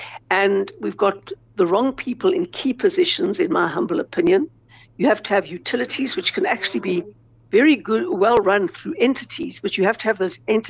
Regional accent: Johannesburg, Gauteng, South Africa; born there; Well, let me tell you, I was born in Johannesburg, in Hillbrow to be precise.

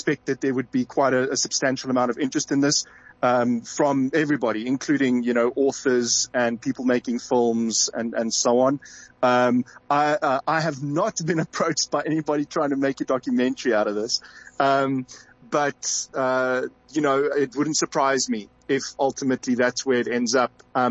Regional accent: South Africa; That is just not an honor that I want as a South African.

